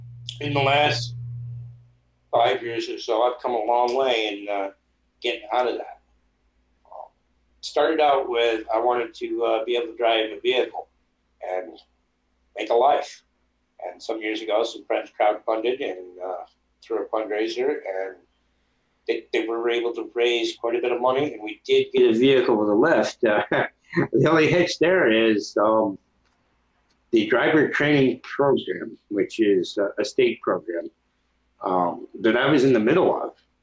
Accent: New York, United States; But I'm from New York, and I know what these fingers are for.

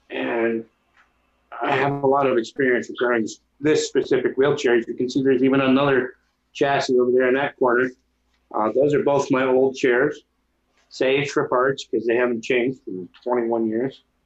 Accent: New York, United States; But I'm from New York, and I know what these fingers are for.

